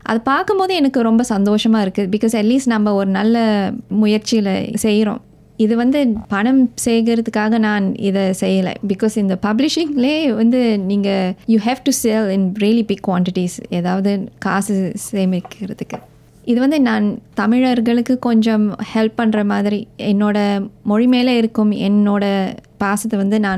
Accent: Singapore; நான் பிறந்து வளர்ந்தது சிங்கப்பூரில் தான்

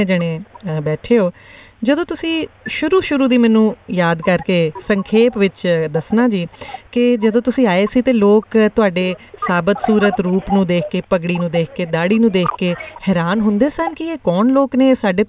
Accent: Amritsar, Punjab, India; now in Melbourne, Australia; ਮੇਰੇ ਸ਼ਹਿਰ ਅੰਮ੍ਰਿਤਸਰ ਚ ਬਹੁਤ ਜ਼ਿਆਦਾ ਸਰਦੀ ਹੁੰਦੀ ਹੈ.

